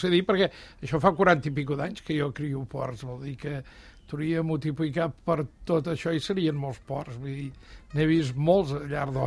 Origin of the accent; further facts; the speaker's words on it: Roda de Ter, Catalonia, Spain; perquè som de Roda. Sí. Encara que sempre diem que som de Vic, però soc de Roda.